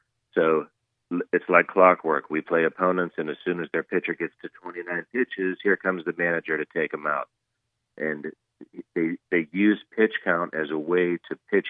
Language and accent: English; Pittsburgh, Pennsylvania, United States; You know, my mentality, you know, I'm from Pittsburgh, and we have a different mentality from Pittsburgh.